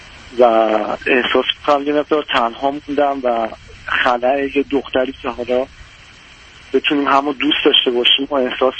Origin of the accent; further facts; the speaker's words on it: Iran; moved away as an adult; الان در حال حاضر خارج از ایران هستم و مشغول انجام فوق لیسانس هستم. حدود 2 سالم هست که از ایران خارج شدم.